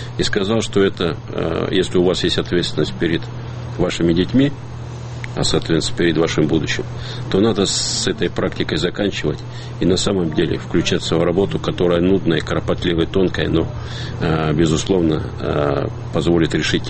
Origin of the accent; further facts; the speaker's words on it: Siberia, Russia; как сибиряк к сибиряку